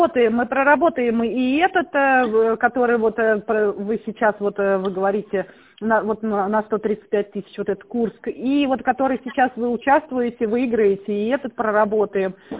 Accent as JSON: {"language": "Russian", "town": "Tver", "region": "Tver Oblast", "country": "Russia", "said": "Так, мы из Тверской области, город Тверь, получается."}